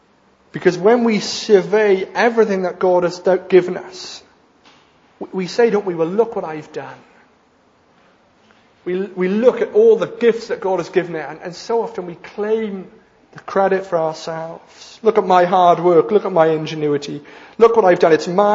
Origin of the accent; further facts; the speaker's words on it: Wales, United Kingdom; I was a teenager growing up in South Wales. You might not have guessed that I was a Welshman.